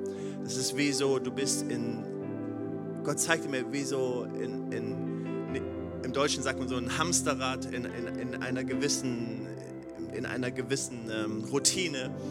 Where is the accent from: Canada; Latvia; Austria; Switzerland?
Switzerland; born there; Ich bin hier in der Schweiz geboren.